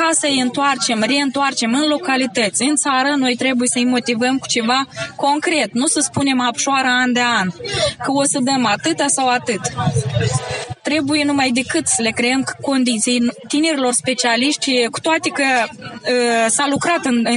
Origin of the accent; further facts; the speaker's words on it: Ciuciuieni, Sîngerei District, Moldova; Îmi cunosc la perfecție atât și în satul Brejeni, de când mi-am început activitatea în 93, cât și în satul meu de Baștină, Ciuciuieni.